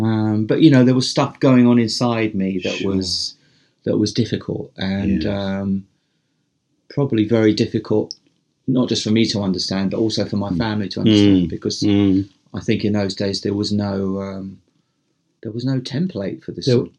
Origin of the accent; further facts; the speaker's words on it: London, United Kingdom; also born or lived in Upminster; And I grew up in Essex and East London. We moved into East London when I was three.